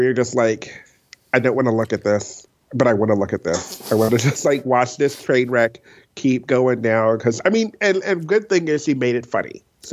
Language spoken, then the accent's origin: English; Kentucky, United States; Like, but I'm from Kentucky, and KFC is, like, everywhere.